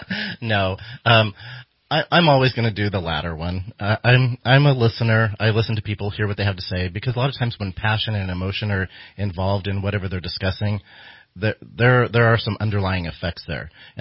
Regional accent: McArthur, California, United States; I was raised up in the Intermountain area, up in MacArthur.

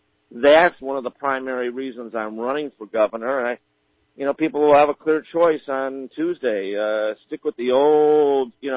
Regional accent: San Diego, California, United States; But I'm from San Diego. It's a coastal desert.

